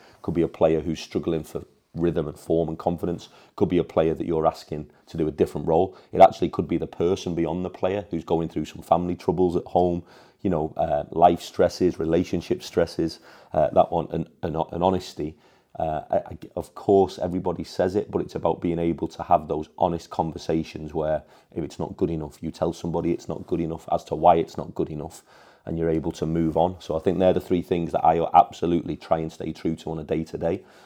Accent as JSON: {"language": "English", "town": "Runcorn", "region": "North West England", "country": "United Kingdom", "said": "British German family. I'm from Runcorn originally, and the other side of Runcorn is a town called Widnes."}